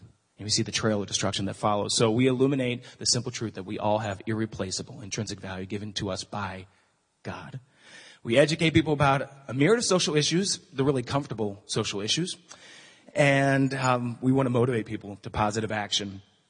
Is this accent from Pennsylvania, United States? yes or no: yes; Pennsylvania, United States; So this is my family I grew up with in Lancaster County, Pennsylvania.